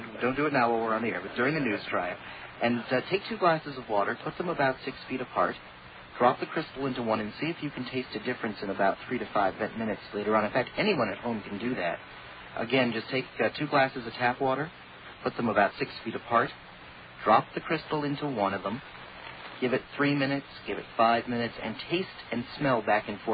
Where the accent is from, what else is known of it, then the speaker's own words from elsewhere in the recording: Boston, Massachusetts, United States; moved away; being a earthquake-conscious Californian now, Sam, I'm from Boston, where we don't really get earthquakes. We get blizzards